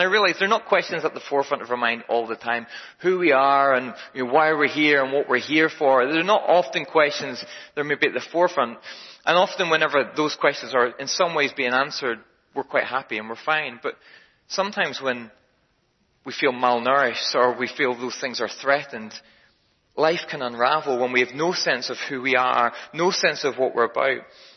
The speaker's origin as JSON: {"language": "English", "region": "Northern Ireland", "country": "United Kingdom", "said": "It's just that I'm Northern Irish, so maybe I'm one step above."}